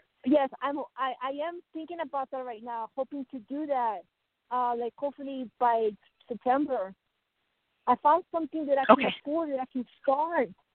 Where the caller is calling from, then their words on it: Tennessee, United States; Tennessee.